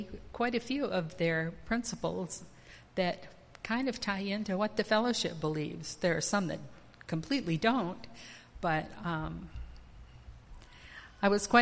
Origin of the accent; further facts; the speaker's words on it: Michigan, United States; I grew up in Gratiot County, and the Mennonite kids went to school with us through the eighth grade, but then they dropped out.